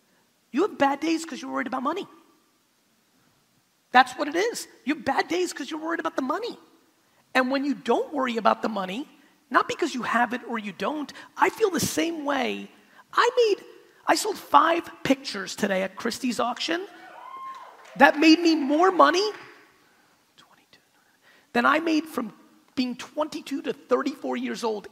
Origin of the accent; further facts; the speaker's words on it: United States; also born or lived in Soviet Union; So, you know, here I am, we left in 78, I'm 3 years, I'm growing up in America